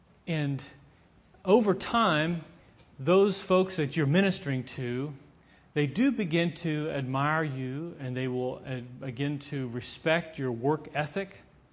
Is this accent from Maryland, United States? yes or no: yes; Maryland, United States; when I grew up in Maryland and we did this as a youth group